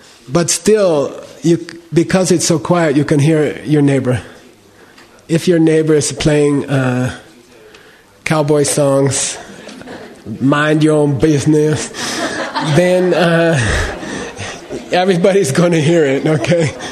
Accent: Ireland; If you're like Irish person, I'm Irish, okay? If I go outside there, I will look like bright red in 20 minutes, okay?

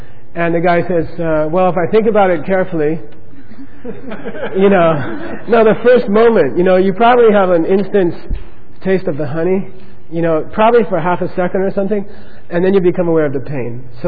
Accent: United States; I know for me as an American

